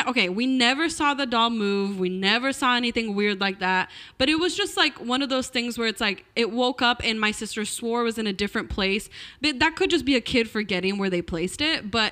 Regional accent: Brazil; So I'm from Brazil

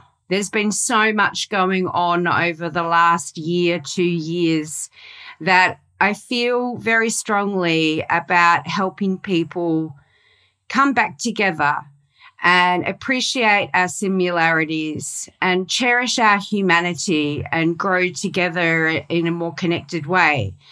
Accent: Australia; Hello, everybody, and welcome to another episode of Bald and Blonde Mindset Evolution.

